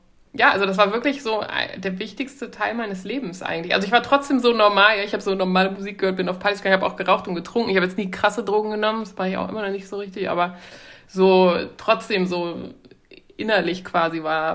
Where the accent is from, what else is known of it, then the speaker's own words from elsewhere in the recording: Sierra Leone; also meine Eltern waren Missionare, ich bin in Sierra Leone groß geworden. Und da hatten wir amerikanische Nachbarn, deshalb bin ich auch so amerikanisch-englisch aufgewachsen